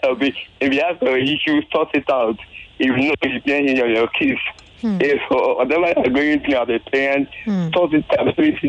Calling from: Sagamu, Ogun, Nigeria; from Sagam.

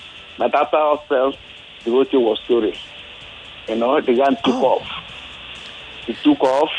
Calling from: Ikorodu, Lagos, Nigeria; I'm calling from Ikorodu.

